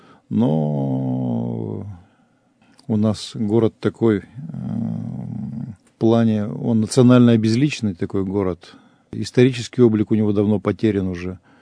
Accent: Yekaterinburg, Sverdlovsk Oblast, Russia; Я коренной уралец, иду по своему городу.

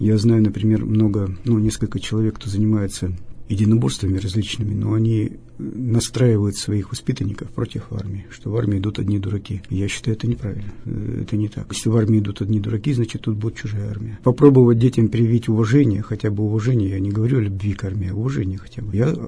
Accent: Kamensk-Uralsky, Sverdlovsk Oblast, Russia; мы пробовали приглашать школы с Каменского-Уральского, так как это мой родной город.

